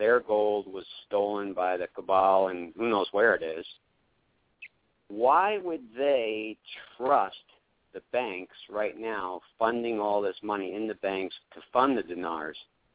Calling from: Phoenix, Arizona, United States; in Phoenix.

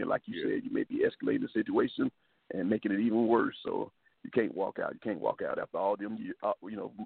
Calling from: Atlanta, Georgia, United States; from Atlanta.

